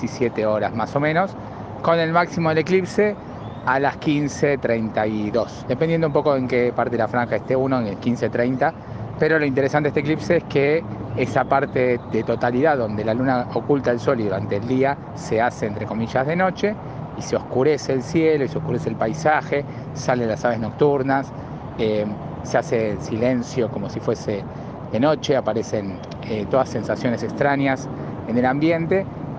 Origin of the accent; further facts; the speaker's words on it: Argentina; soy argentino, vivo en El Bolsón, en Río Negro.